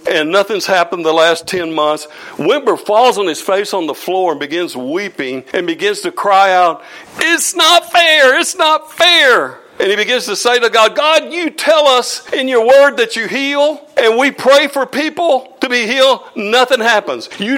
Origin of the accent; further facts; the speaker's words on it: Texas, United States; You know, I grew up in the Panhandle of Texas, and boy, when the thunderstorms come, you look out of the cloud